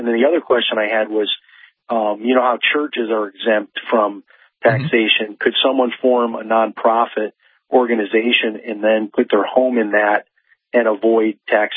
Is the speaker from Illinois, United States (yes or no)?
yes; Chicago, Illinois, United States; But I'm from the Chicago area, and I'm hearing some really crazy stories from some of my friends that still live in Chicago.